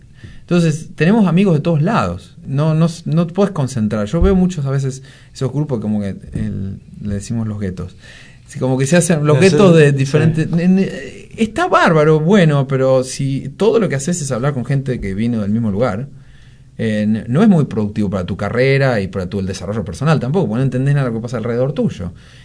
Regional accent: Argentina; dado que soy argentino, tengo que estar siempre con argentinos.

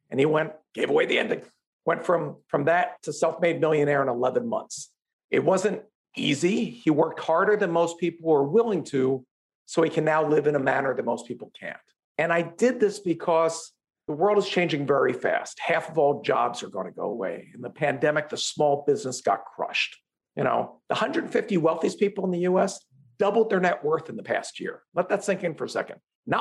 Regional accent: Philadelphia, Pennsylvania, United States; I'm from Philadelphia, I'm not a quitter.

